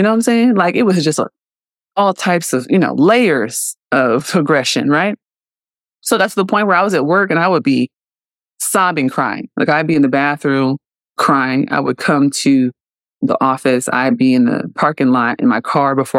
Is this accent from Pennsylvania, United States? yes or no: no; Oakland, California, United States; I grew up in the blackest part of Oakland. You know, I grew up in East Oakland. I didn't grow up in the hills.